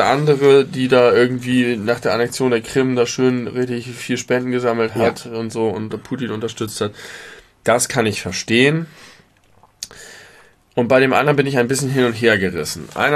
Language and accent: German; Hamburg, Germany; man darf das nicht vergleichen als Hamburger